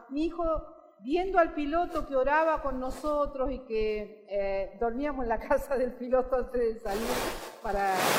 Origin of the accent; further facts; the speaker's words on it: Argentina; moved away as an adult; Yo salí de Argentina, soy médica, estudié en Córdoba, era miembro de una iglesia aquí en Buenos Aires